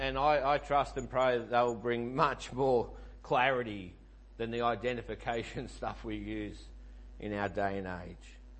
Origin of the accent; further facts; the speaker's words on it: Bacchus Marsh, Victoria, Australia; born there; I was born in Bacchus Marsh